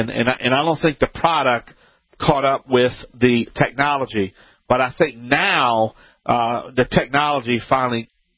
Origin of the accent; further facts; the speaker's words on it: Louisiana, United States; You know, I'm Cajun. I'm French. So we get tongue-tied on all these names.